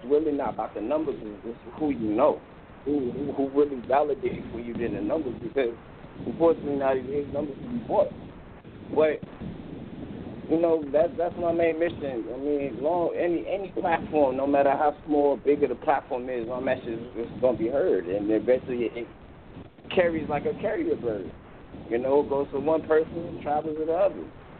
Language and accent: English; Atlanta, Georgia, United States; now in New York, United States; I'm originally from Atlanta, like, but I'm here in New York.